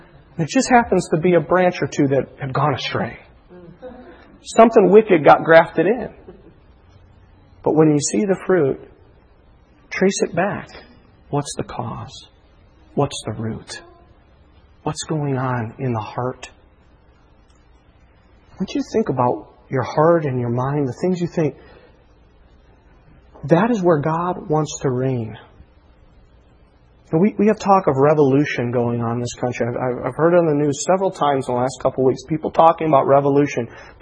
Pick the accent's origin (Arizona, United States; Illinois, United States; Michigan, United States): Illinois, United States; Chicago; Go to Chicago, my hometown.